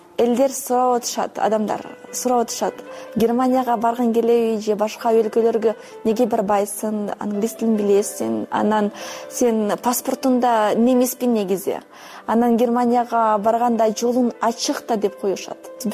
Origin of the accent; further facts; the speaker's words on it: Kazakhstan; now in Bishkek, Kyrgyzstan; Атам немис, негизи апам орус. Анан мен өзүм Казакстандан келгем. Азыр Бишкекте болгонума уже 10 жылдан ашты. Ого, 10 жылдан ашты, 14, мүмкүн 13 жыл болду Бишкекте болгонума. Негизи мен казак мектепте окугам.